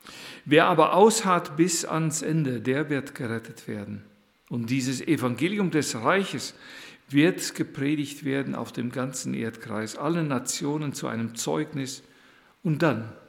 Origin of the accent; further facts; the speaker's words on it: Brüggen, North Rhine-Westphalia, Germany; herzliche Grüße habe ich mitgebracht aus der Gemeinde Brüggenbracht, wo ich herkomme, wo ich zu Hause bin